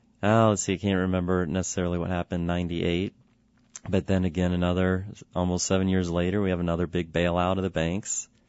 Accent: Texas, United States; I'm from Texas, and a lot of what we hear from Texas, from some of our non-Lutheran brothers and sisters

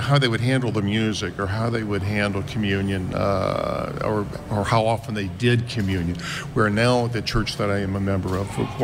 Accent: St. Louis, Missouri, United States; also born or lived in California; I grew up in St. Louis, but I've been living in California for several decades before I came back here.

